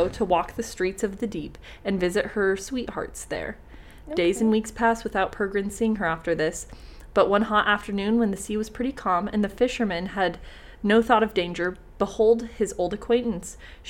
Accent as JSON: {"language": "English", "region": "Wales", "country": "United Kingdom", "said": "Gosh, Welsh people are gonna hate me, and these are my people too. I am Welsh."}